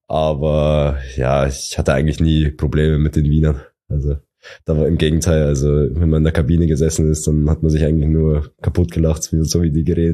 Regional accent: Straubing, Bavaria, Germany; Nee, direkt aufgewachsen bin ich in Straubing in der Stadt. Ich glaube, mit 10 Jahren sind wir dann in ein Dorf gezogen. Das war so circa 10 bis 15 Minuten von Straubing dann.

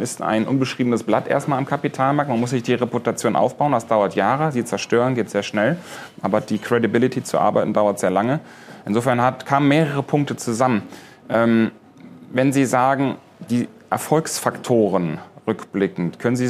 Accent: Rhineland, Germany; ich komme aus dem Rheinland, da gibt es das Kölsche Grundgesetz

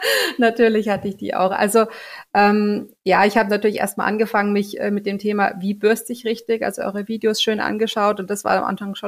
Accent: Bavaria, Germany; Ich komme aus der Nähe von Augsburg, bin 40 Jahre alt

